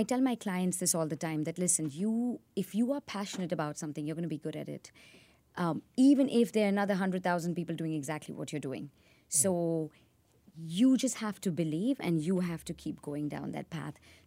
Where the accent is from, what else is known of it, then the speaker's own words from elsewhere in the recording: Dubai, United Arab Emirates; also born or lived in Pune, India; So I was born in India in this small town of Pune, which is very close to Mumbai, and but I moved to Dubai when I was about 7 years old. So that's really where home is, but went to an Indian school.